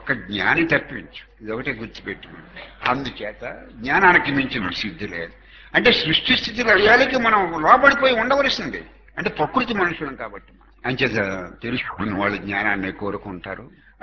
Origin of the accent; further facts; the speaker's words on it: Korikollu, Andhra Pradesh, India; మాది ఈ ఊరు కాదు, మాది కోరికొల్లు.